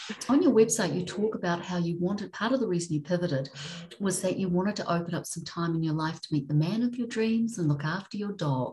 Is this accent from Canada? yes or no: no; New Zealand; especially since I'm from New Zealand, so it's a little hard for me to get home at the moment.